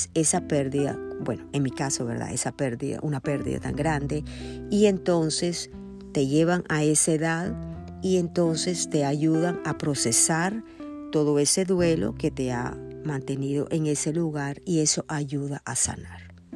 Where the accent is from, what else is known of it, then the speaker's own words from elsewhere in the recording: Nicaragua; moved away as an adult; now in Miami, United States; Él fue un hombre muy conocido en mi país, Nicaragua.